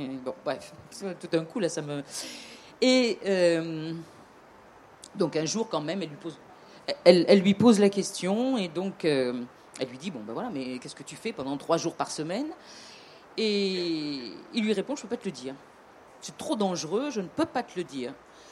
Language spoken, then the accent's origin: French; South, France; accent: southern; avec mon accent du sud